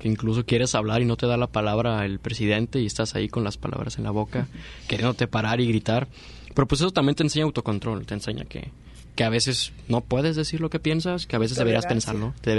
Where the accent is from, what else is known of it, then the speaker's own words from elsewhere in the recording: Mexico; Como sociedad mexicana